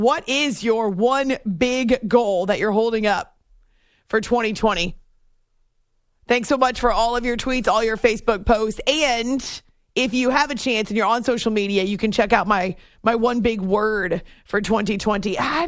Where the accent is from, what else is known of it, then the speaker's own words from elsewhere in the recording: New England, United States; Oh well, as a New England native, I am definitely partial to growing up in the Northeast.